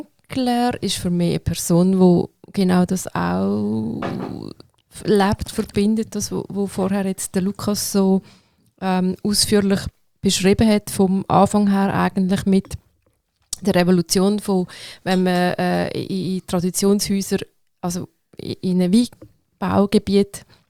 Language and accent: German; Aargau, Switzerland; moved away as an adult; now in Basel, Switzerland; Ich bin im Aargau aufgewachsen, in einem Kaff. Und das war mir dort immer viel zu eng gewesen.